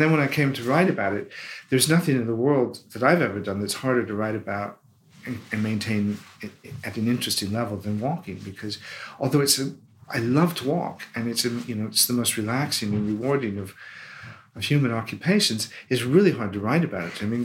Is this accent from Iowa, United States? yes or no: yes; Des Moines, Iowa, United States; I know an English guy who moved to Des Moines, my hometown, married a local girl, and I'm friends with them.